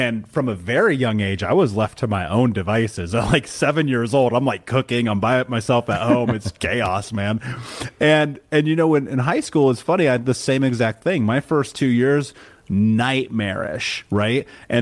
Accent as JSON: {"language": "English", "region": "Indiana", "country": "United States", "tie": "born or raised there", "said": "growing up in the Midwest, living in Indiana, like struggling to survive"}